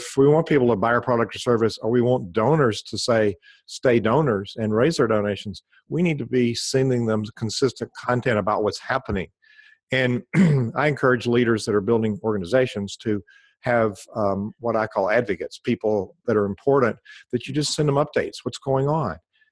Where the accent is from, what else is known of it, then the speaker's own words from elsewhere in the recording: Scotland, United Kingdom; One, being a Scottish Presbyterian, I heard the word free.